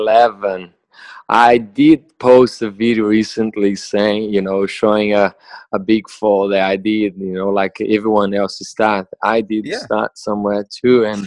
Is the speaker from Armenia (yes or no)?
no; Brazil; English is a second language; moved away as an adult; now in New Zealand; I'm from Brazil, from a very small city in the countryside in the middle of Brazil. Okay. Yeah, I left Brazil when I was 18 years old. And I live in New Zealand most of my time